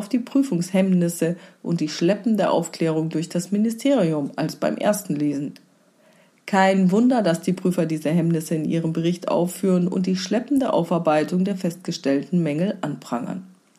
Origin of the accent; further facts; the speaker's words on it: Bavaria, Germany; Bayern ist ja mein Heimatland, auch wenn man es inzwischen kaum mehr hört.